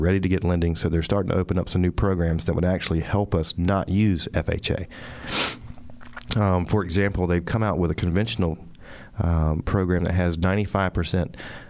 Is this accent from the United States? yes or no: yes; Wilmington, North Carolina, United States; A little bit about myself. I was born and raised in Wilmington. Actually went to college here at UNCW and graduated in finance from UNC Wilmington, the Cameron School of Business.